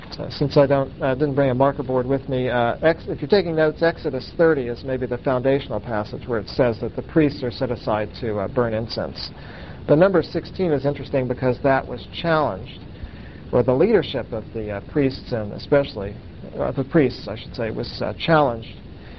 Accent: Oklahoma, United States; Here we are from Oklahoma. That's not our guy, you know. Not everyone in Oklahoma agrees with that.

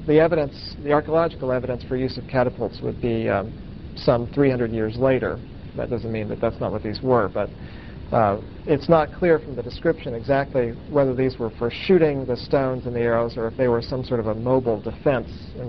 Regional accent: Oklahoma, United States; Here we are from Oklahoma. That's not our guy, you know. Not everyone in Oklahoma agrees with that.

